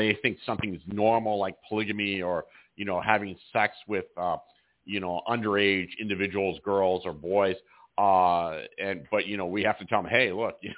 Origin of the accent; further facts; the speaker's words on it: Edina, Minnesota, United States; You know, I grew up in Minneapolis, Minnesota area, in a suburb there, Edina.